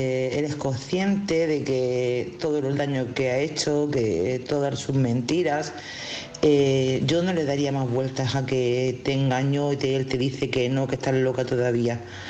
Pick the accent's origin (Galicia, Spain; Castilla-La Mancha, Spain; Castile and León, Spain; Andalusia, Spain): Andalusia, Spain; Cádiz; de Cádiz.